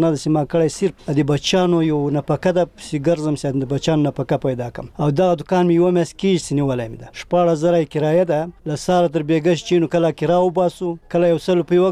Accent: Ghazni, Afghanistan; also born or lived in Saudi Arabia; now in Kabul, Afghanistan; د غزنی دی ولایت یم. کابل کې اوس 15 کاله کیږي زه له سعودي راغلی یم. مخکې په سعودي کې وم، دلته راغلی یم تقریبا 6 کاله کیږي.

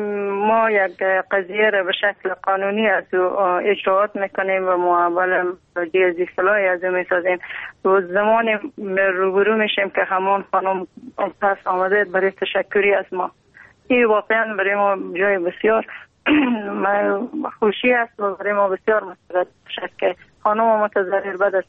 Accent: Afghanistan; چون ما افغان هستیم

